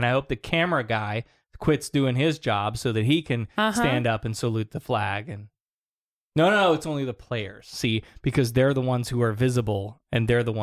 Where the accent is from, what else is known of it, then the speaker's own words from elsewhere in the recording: Illinois, United States; I grew up in Illinois.